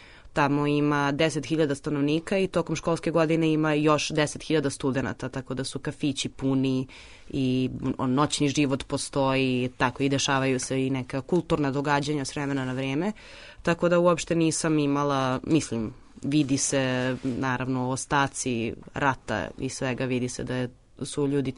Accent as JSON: {"language": "Serbian", "region": "Belgrade", "country": "Serbia", "said": "mislim iz Beograda sam, tako da se ipak ovde više osjećam kao kod kuće, ali sa druge strane u Kosovskoj Mitrovici imam neku vrstu mira koju nemam u Beogradu."}